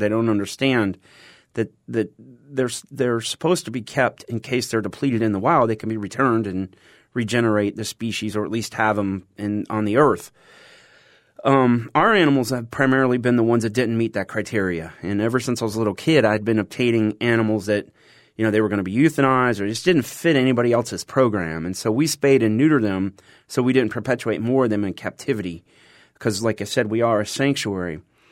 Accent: Naples, Florida, United States; Well, I was born here in Naples. I'm a native Neapolitan.

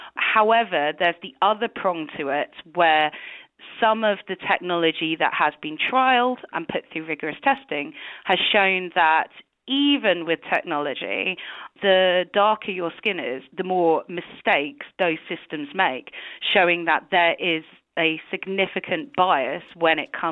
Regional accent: United Kingdom; I was grilled about where I was from, and I said I was British.

